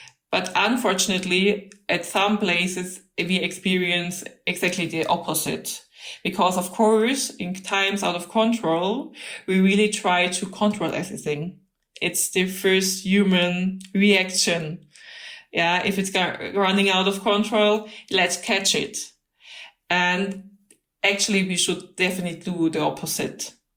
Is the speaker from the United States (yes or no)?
no; Bavaria, Germany; English is a second language; I'm from Lower Bavaria. We are not that diplomatic. We are like a little louder, a little more fun, and a little more direct.